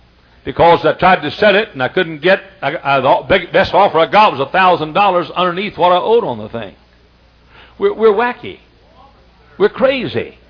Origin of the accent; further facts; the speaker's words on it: Dallas, Texas, United States; the part of the country where I was reared in Texas. In Dallas, Texas, my hometown